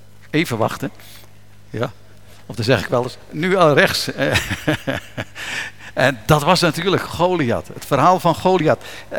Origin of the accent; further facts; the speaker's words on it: Leerdam, Utrecht, Netherlands; ik kom uit Leerdam, is vlakbij.